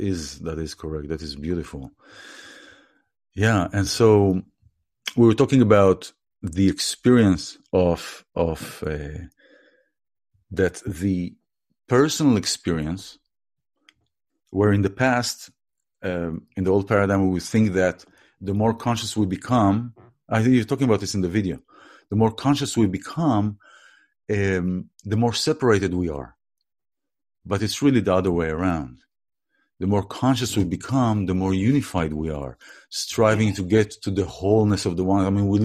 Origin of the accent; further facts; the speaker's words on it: Israel; I come from Israel.